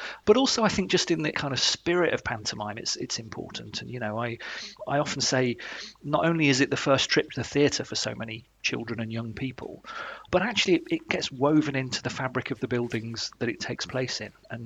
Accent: Macclesfield, North West England, United Kingdom; I was born and bred in Macclesfield, in Cheshire, so that was kind of my local venue.

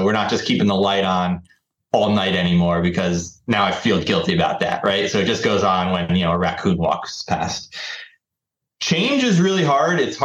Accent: New Jersey, United States; Growing up in New Jersey, my family, we didn't travel a ton, but we did go on vacation sometimes.

